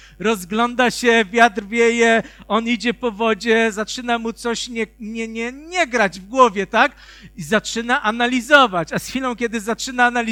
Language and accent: Polish; Lower Silesian Voivodeship, Poland; jak ja z Dolnego Śląska przyjechałem tutaj do was